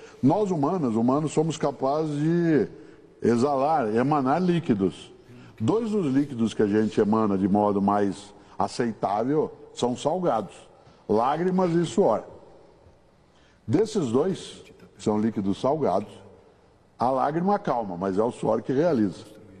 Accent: Londrina, Paraná, Brazil; que eu sou de Londrina

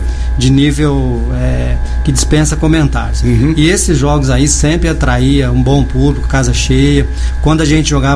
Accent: São Sebastião da Grama, São Paulo, Brazil; born there; Eu nasci em São Sebastião da Grama, né?

